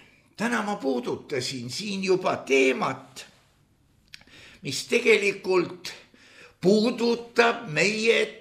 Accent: Tallinn, Harju County, Estonia; meie oleme Tallinnast ja meile Lõuna-Eesti kohta sõnumeid ei saadeta.

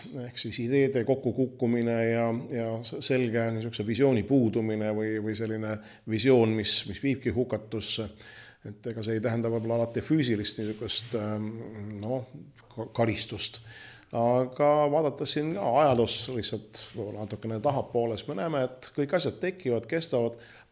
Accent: Tallinn, Harju County, Estonia; mina kasvasin Mustamäel, käisin Kännu Kukka juures koolis

